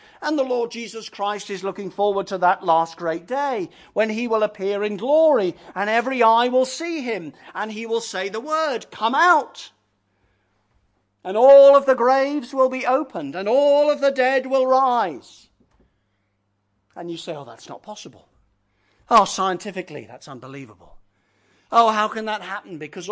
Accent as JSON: {"language": "English", "region": "England", "country": "United Kingdom", "said": "if you're English, you're very excited about being English because of the football. And, well, have mercy on us. It's the first time we've had a chance to be excited for 55 years."}